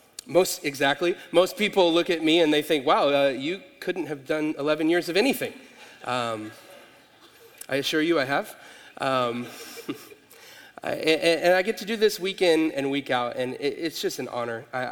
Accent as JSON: {"language": "English", "town": "Wichita", "region": "Kansas", "country": "United States", "said": "I say I'm from Wichita, Kansas, and 98% of the room says, okay. And the one person in the back goes, woo! So I'm originally from Kansas. I got to Texas as fast as I possibly could, okay?"}